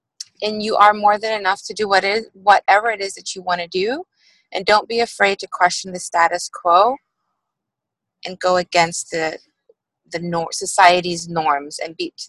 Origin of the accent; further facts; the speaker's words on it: Cayman Islands; I am from the Cayman Islands. So I was born and raised in the islands. And I went away to school